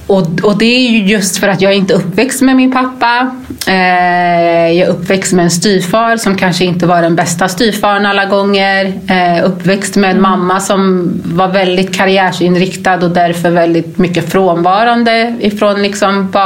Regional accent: Gambia; jag är ju ursprungligen från Gambia.

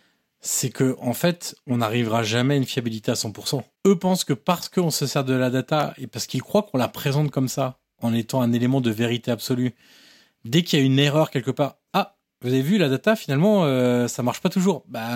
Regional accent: Auxerre, Bourgogne-Franche-Comté, France; Je suis d'Auxerre

